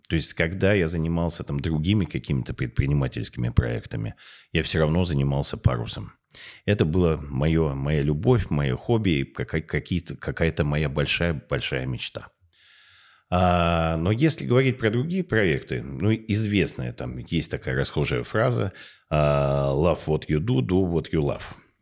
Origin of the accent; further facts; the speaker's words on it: Novosibirsk, Novosibirsk Oblast, Russia; я сам родом из Новосибирского академгородка, и мои родители ученые.